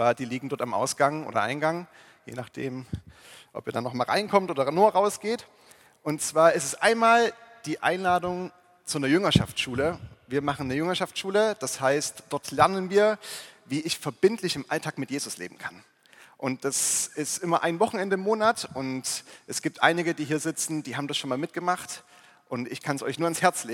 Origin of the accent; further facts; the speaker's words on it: Plauen, Saxony, Germany; ich bin nicht in der christlichen Familie groß geworden. Ich bin im schönen Vogtland in Plauen aufgewachsen, zumindest die ersten 10 Jahre meines Lebens werk in Plauen.